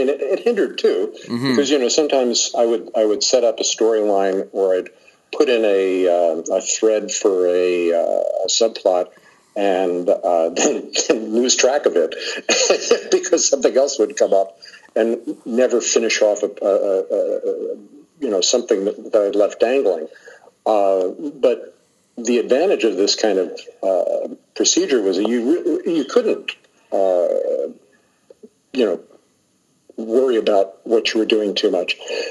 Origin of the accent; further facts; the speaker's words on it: Queens, New York, United States; kind of a nerd in high school, growing up in Queens, you know, being a freelancer, having sick parents